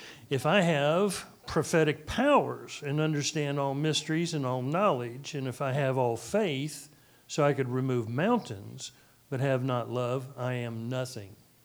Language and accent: English; Dallas, Texas, United States; also born or lived in Tulsa; I grew up in the South. I was born in Tulsa, Oklahoma, grew up in Dallas, Texas.